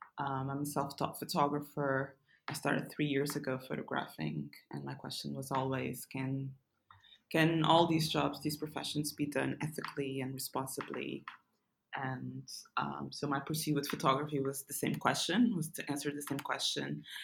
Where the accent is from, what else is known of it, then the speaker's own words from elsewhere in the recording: Lisbon, Portugal; moved away as an adult; also born or lived in United Kingdom; I was born in Portugal, Lisbon. My parents are Mozambican, of different descents, but I was born and raised in Portugal.